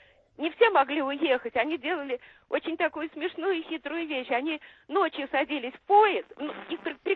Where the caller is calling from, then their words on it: Moscow, Russia; я из Москвы звоню.